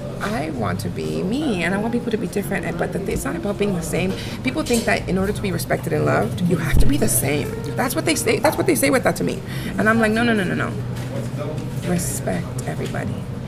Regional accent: Los Angeles, California, United States; I grew up in South Central, and you know, East LA is like a whole other different planet to me, because it was very Black and Latino in South Central

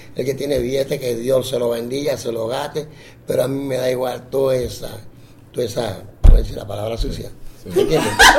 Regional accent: Panama City, Panamá, Panama; born there; él sabe donde yo nací, en el Chorrillo

